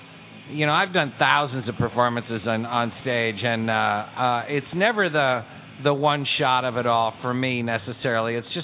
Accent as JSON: {"language": "English", "town": "Chicago", "region": "Illinois", "country": "United States", "said": "Hey, I'm from Chicago. I'm great."}